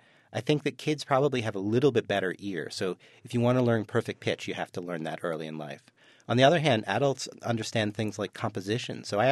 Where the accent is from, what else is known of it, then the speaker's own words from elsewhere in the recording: Baltimore, Maryland, United States; And I went to my hometown in Baltimore.